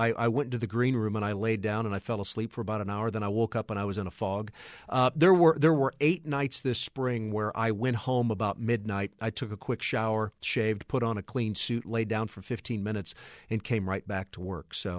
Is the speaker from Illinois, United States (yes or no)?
yes; Collinsville, Illinois, United States; My dad, I'm from Collinsville, Illinois. My dad worked for the street department in the town that I grew up in.